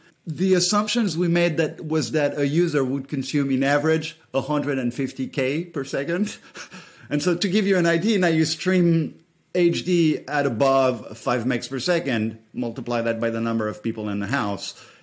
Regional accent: France; as I said before, I come from France, and so you'd have Canal Plus

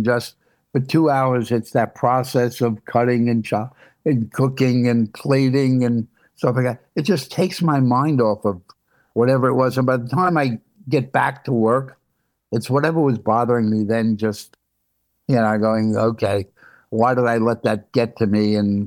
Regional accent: Brooklyn, New York, United States; I had to stop being, you know, a little street tough guy from Brooklyn, you know, because I grew up in Coney Island and, you know, fighting was like something we did.

